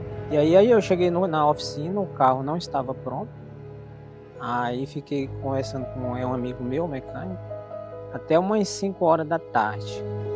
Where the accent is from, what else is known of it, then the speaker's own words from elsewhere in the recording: Maranhão, Brazil; now in Palmas, Brazil; eu sou do Maranhão e moro aqui em Palmas, Tocantins, desde 2001.